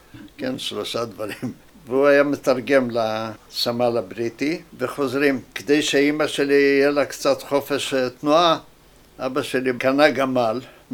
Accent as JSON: {"language": "Hebrew", "town": "Ramla", "region": "Central District", "country": "Israel", "tie": "born or raised there", "said": "אני נולדתי בשמיני לפברואר 1927, גרנו ברמלה."}